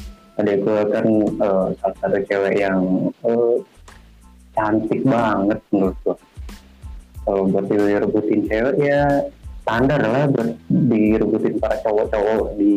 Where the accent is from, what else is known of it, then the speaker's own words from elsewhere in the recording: Pati, Central Java, Indonesia; born there; now in Cimahi, Indonesia; Kalau gue tuh stay-nya sekarang lagi di Cimahi, tapi kalau tempat kelahiran gue sama deh gue daerah Pati.